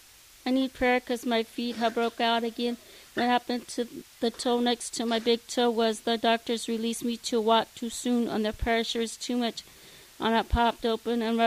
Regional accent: Walla Walla, Washington, United States; now in Fresno, United States; Walla Walla, Washington. I was born and partially raised there.

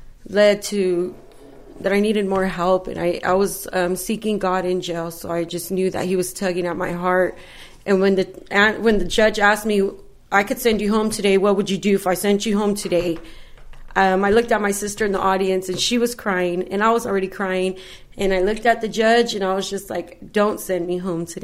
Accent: Bakersfield, California, United States; moved away as an adult; now in Fresno, United States; I grew up in Bakersfield for the first 19 years of my life, and then I moved to Fresno in 2000. So, yeah, I've been here for 14 years.

